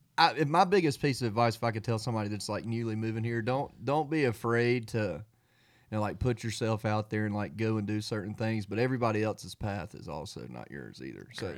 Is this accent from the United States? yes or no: yes; Phoebe, Mississippi, United States; I'm from Phoebe, Mississippi. It's about 20 minutes north of Starkville, Mississippi. Mm-hmm. It's a small town.